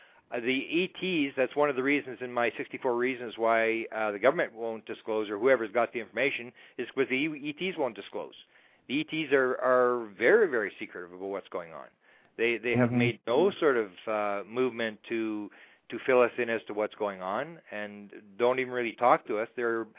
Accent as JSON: {"language": "English", "country": "Canada", "said": "I'm a Canadian."}